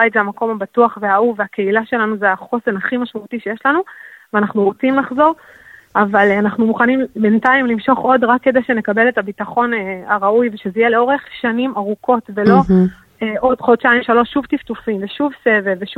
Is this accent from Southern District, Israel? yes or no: yes; Ma'agalim, Southern District, Israel; אני גדלתי כל החיים בדרום, אני ממושב מעגלים במקור, ובעצם גדלתי במקום הכי בטוח בעולם